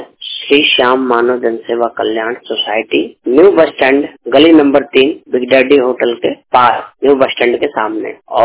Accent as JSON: {"language": "Hindi", "town": "Mahoba", "region": "Uttar Pradesh", "country": "India", "said": "मैं हरियाणा राज्य के भिवानी जिले में जॉब करता हूँ और मैं महोबा जिले का रहने वाला हूँ, राज्य उत्तर प्रदेश।"}